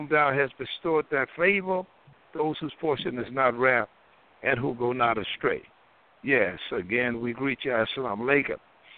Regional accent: Durham, North Carolina, United States; a man I knew well in my hometown, Durham, North Carolina, I went by to see him

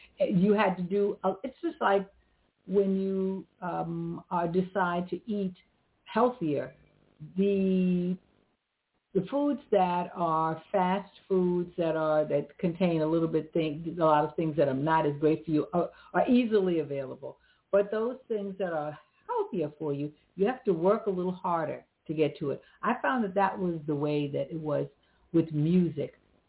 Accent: United States; and of course being American, trying to conquer all the different languages

